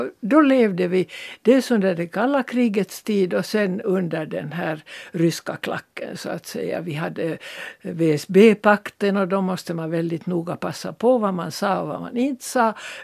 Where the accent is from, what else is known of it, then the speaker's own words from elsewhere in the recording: Estonia; first language Swedish; now in Finland; Jag kom från Estlands minoritet och sökte mig till den finlandssvenska minoriteten.